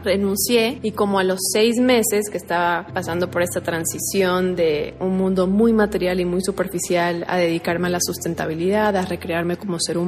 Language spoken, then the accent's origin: Spanish; Bolivia; esto fue en Bolivia, en mi país Bolivia